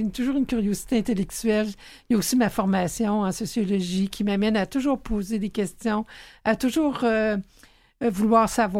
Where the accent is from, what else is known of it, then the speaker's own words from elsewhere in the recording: Quebec City, Quebec, Canada; now in Montreal, Canada; Montréal, c'est ma ville d'adoption. Quand j'avais 23 ans, je suis déménagée de Québec à Montréal.